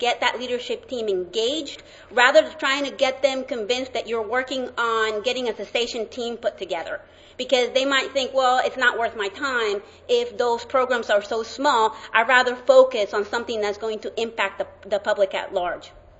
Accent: Costa Rica; accent: Latin; first language Spanish; English is a second language; now in Alabama, United States; I come from Costa Rica. Costa Rica is a very small country in Central America, and we speak Spanish. And then I landed in Alabama, so my accent, not only I have a Latin accent

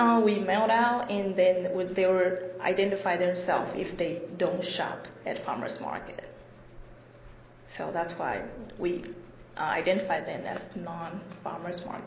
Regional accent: Taiwan; I'm from Taiwan. It's actually a small island next to China.

